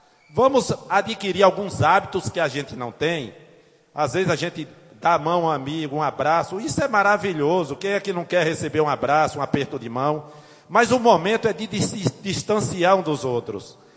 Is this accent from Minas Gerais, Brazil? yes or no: no; Baixa Grande, Bahia, Brazil; meus amigos baixagrandense, povo da minha terra